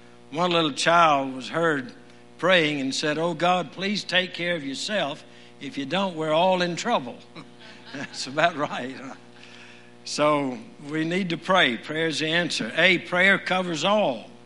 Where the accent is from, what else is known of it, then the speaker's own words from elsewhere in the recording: Louisiana, United States; Makes me think I'm back in Louisiana. I was raised in Louisiana, and we had a lot of fog there a lot of times